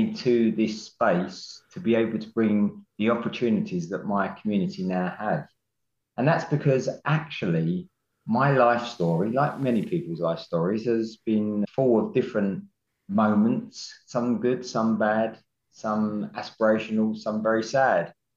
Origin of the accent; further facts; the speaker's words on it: Dagenham, London, United Kingdom; I'm born and bred. I was born in Barking Hospital, up in the hospital, like most of the great people of the world are. And I grew up in Dagenham Village, had my teenage years in Chadwell Heath, and then moved back to Dagenham when I became a single parent.